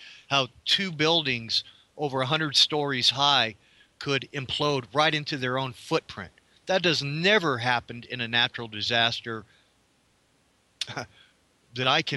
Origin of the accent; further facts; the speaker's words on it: Frankfurt, Hesse, Germany; also born or lived in Darmstadt / Wiesbaden / Heidelberg; And I lived and went to high school in Frankfurt and Darmstadt, Germany. And I lived in Wiesbaden. I was born in Heidelberg.